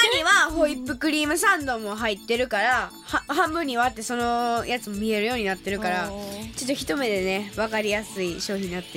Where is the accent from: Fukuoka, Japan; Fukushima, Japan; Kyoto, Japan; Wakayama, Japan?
Wakayama, Japan; 最高のお出かけスポットといえば私たちの故郷和歌山に遊びに来る